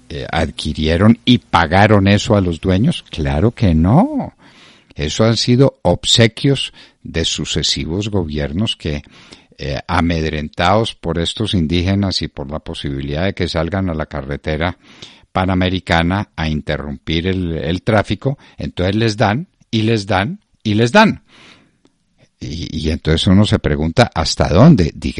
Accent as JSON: {"language": "Spanish", "country": "Colombia", "said": "llegaron a Colombia hace relativamente poco. Quiere decir que por un lado soy colombiano, y por otro lado soy medio colombiano porque tengo una ascendencia que no está aquí sino hace 100 años."}